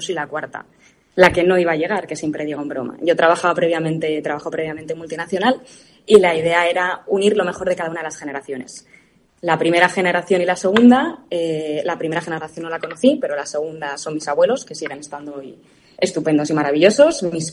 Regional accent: Navarre, Spain; como somos navarros

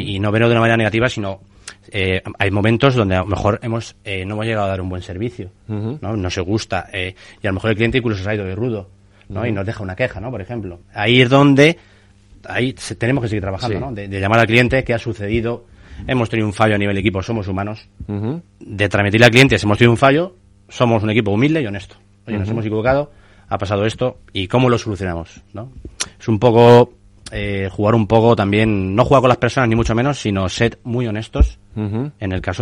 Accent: Spain; Muy resolutivo, como español, que somos nosotros, que somos nuestro carácter

